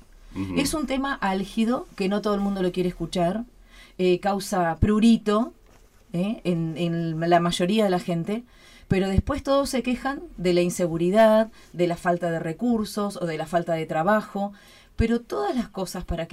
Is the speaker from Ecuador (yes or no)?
no; Argentina; como argentinos decimos, yo puedo irme a vivir a donde quiero.